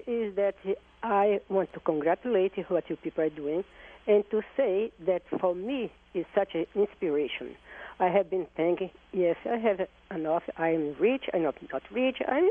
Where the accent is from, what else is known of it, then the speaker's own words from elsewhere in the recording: Brazil; I came from Brazil, from a poor family